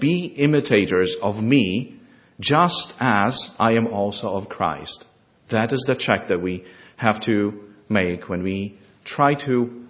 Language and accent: English; Warsaw, Masovian Voivodeship, Poland; The closest I came to meet him was when he was passing through my hometown of Warsaw, Poland